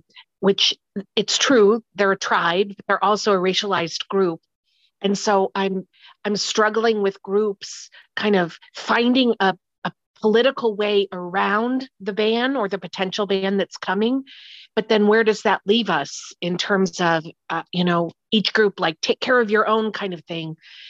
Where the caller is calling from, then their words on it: Oregon, United States; I'm listening in from Oregon, where I'm a sociologist.